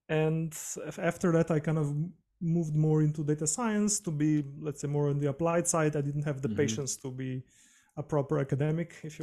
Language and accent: English; Slovenia; English is a second language; moved away as an adult; now in Berlin, Germany; so I'm generally originally from Slovenia. I moved to Berlin 8 years ago now.